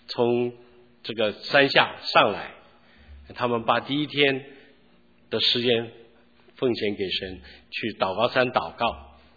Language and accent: Chinese; South Korea; 所以韩国的华侨又不是韩国人，又不是中华民国人，又不是中国大陆人，我们是出生在山东，不，那个我们的家乡是山东